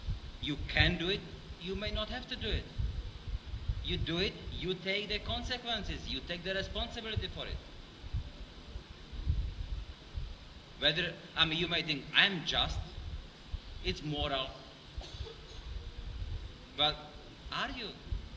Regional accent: India; I'm sorry, I'm from India, and we are riding the car on the other side

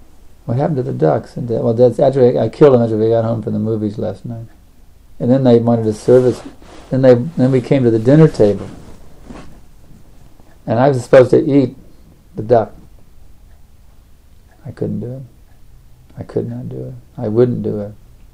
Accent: Texas, United States; I mean, I'm from Texas, right? That's where we're headquartered.

